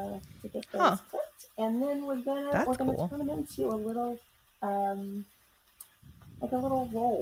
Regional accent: New Orleans, Louisiana, United States; It's New Year's Day, and for me, because I'm from New Orleans, that means one thing at least, and that is that I'll be making black eyed peas.

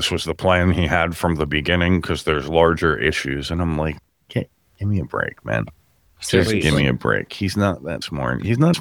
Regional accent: New York, United States; I'm from New York. Kiss off.

